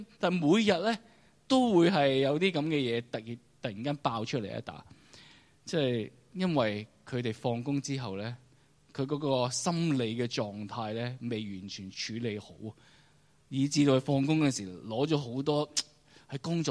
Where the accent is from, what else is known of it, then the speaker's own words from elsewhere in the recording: Hong Kong; 即係我哋香港人生活嗰個處境